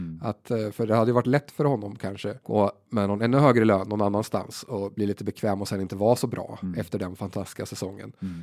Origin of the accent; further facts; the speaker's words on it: Motala, Östergötland, Sweden; jag har varit hemma i Motala med min familj egentligen första gången på 1,5 år.